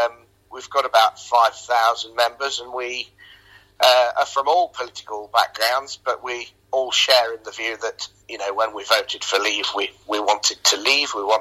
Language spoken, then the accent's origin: English; Nottingham, East Midlands, United Kingdom; I'm from Nottingham.